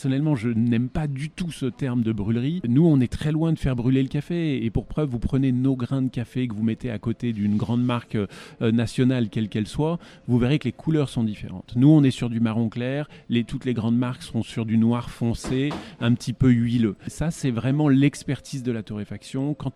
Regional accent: Lyon, Auvergne-Rhône-Alpes, France; moved away as an adult; also born or lived in abroad; j'ai quitté Lyon à mes 18 ans, mes 18 premières années ont été lyonnaises, ensuite je suis parti à l'étranger pendant un peu plus de 20 ans

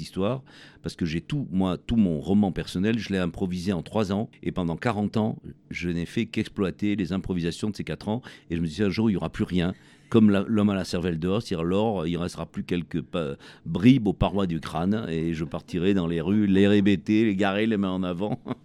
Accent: Provence-Alpes-Côte d'Azur, France; cette extraordinaire évocation de la Provence, qui est mon pays natal, qui compte énormément pour moi

